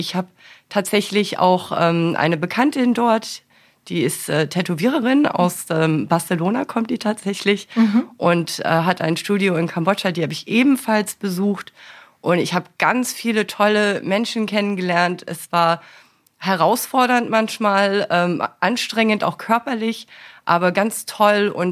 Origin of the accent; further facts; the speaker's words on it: Frankfurt, Hesse, Germany; deutscherseits bin ich ja aus Frankfurt am Main, also aus der Nähe von Frankfurt am Main.